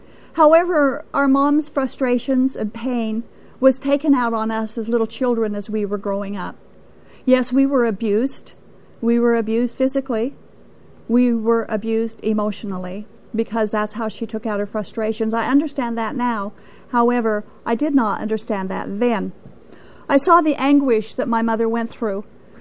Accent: Utah, United States; I was born and raised in a local polygamy group. I was born and raised in the Kingston Polygamy Group, a thriving group here in the state of Utah.

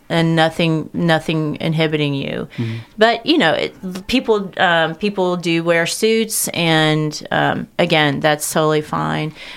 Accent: Lexington, United States; feeling extremely grateful that I can bring it to my hometown, you know, and bringing what I've learned kind of in my travels and in my own self-growth and healing back to, my community.

